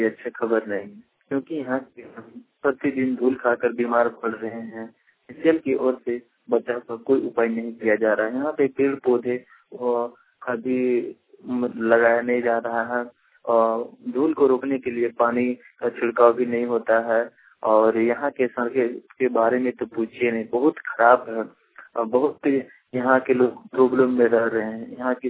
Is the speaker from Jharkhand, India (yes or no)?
yes; Piparwar, Jharkhand, India; मैं चतरा जिले का पीपरवार क्षेत्र का रहने वाला हूँ।